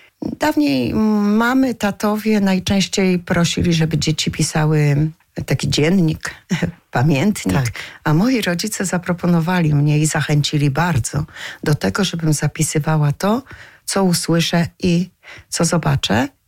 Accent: Bęczków, Świętokrzyskie Voivodeship, Poland; also born or lived in Oblęgorek / Pomerania; Przyjechałam do Bęczkowa, jak miałam 6 lat. Urodziłam się w Oblęgorku, ale później moi rodzice wyjechali na Pomorze i tam pracowali. Wrócili tutaj, jak ja miałam 6 lat, do pierwszej klasy właśnie.

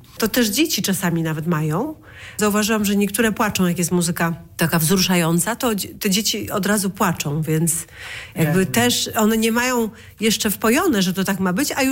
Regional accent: Szczecin, West Pomeranian Voivodeship, Poland; Ja pochodzę ze Szczecina

